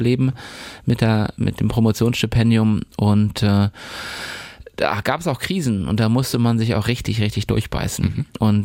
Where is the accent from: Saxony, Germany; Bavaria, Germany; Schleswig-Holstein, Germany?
Schleswig-Holstein, Germany; Plön; also born or lived in Eutin; Geboren wurde ich in Eutin, mein Abitur habe ich in Plön gemacht und dann bin ich erstmal raus aus Schleswig-Holstein.